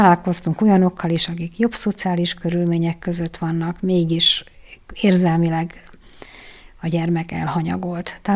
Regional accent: Budapest, Hungary; És mivel Budapesten, ahol fölnőttem, a 14. kerületben

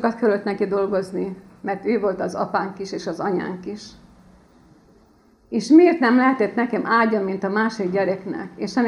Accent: Vojvodina, Serbia; born there; Én akkor, amikor születtem, Magyarország volt, az a délvidék, ahol én születtem. Én nem tehetek arról, hogy a határok ide-oda tolódnak. Én akkor is, nekem akkor is az az én szülőföldem, de ide tartozok.

